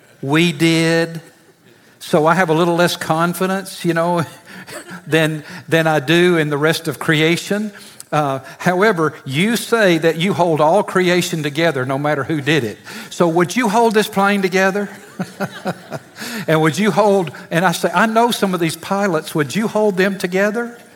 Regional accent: Deep South, United States; I was from the Deep South, and they were trying to teach me American English.

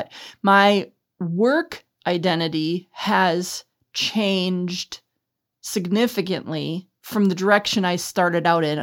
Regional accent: Minneapolis, Minnesota, United States; Well, I grew up in South Minneapolis to two parents who lived together their entire marriage.

